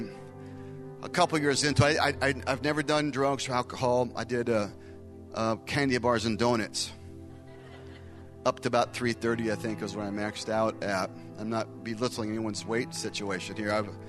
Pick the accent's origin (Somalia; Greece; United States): United States; Scottsdale, Arizona; It was in my hometown of Scottsdale.